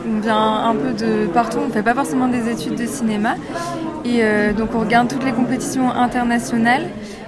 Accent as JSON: {"language": "French", "region": "Brittany", "country": "France", "said": "je viens de Bretagne, du Morbihan."}